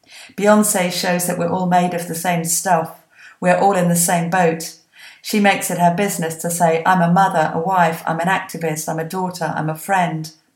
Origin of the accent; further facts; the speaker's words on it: Chicago, Illinois, United States; I'm from Chicago, and both cities have their issues.